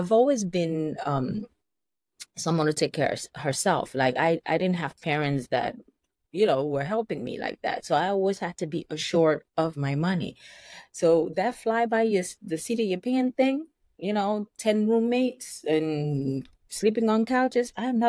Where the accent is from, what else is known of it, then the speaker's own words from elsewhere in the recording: Nigeria; African. I'm Nigerian. I have a 9 to 5.